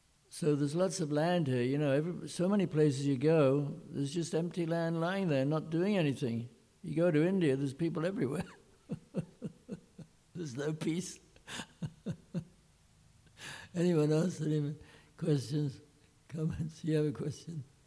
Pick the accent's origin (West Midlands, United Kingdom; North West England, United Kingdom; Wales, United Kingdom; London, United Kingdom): London, United Kingdom; I'm from London, you know, I was a fashion photographer.